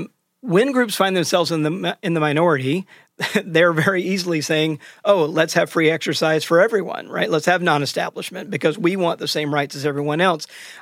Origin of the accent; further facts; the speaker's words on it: the South, United States; So I grew up Southern Baptist in the South